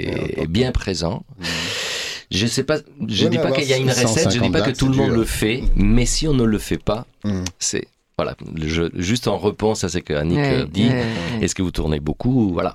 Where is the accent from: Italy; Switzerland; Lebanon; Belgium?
Italy; French is a second language; now in France; moi, je suis italien et j'ai commencé le théâtre en Italie.